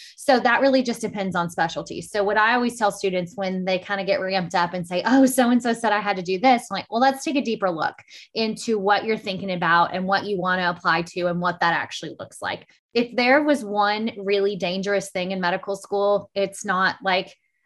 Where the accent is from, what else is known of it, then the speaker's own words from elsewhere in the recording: Arkansas, United States; And remember, I'm from Arkansas, right?